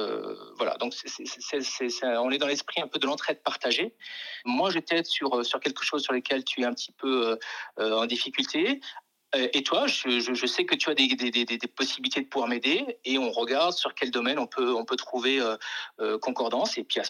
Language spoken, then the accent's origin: French; Algeria; donc un nom qui vient d'Algérie, hein, je suis originaire d'Algérie, j'ai 46 ans